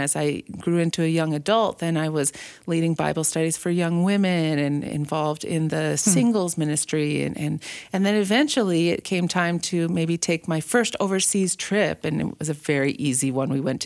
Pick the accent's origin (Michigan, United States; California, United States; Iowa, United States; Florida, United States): Michigan, United States; Detroit; We grew up in the Detroit area, which is a very sports-loving city.